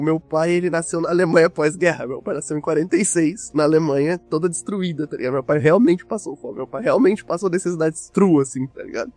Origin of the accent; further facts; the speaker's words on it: Rio de Janeiro, Brazil; now in Santa Catarina, Brazil; Mas como eu também sou carioca, né? Sou criado por carioca, sou malandro, né?